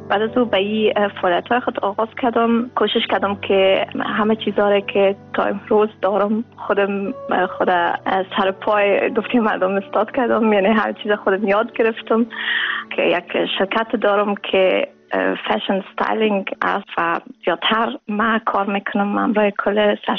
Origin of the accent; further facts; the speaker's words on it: Afghanistan; ما از افغانستان آمدیم